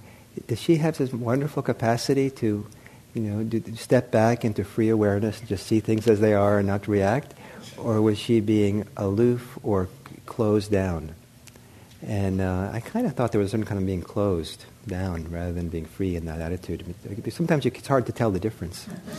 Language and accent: English; Italy; I grew up in Italy, and half my growing up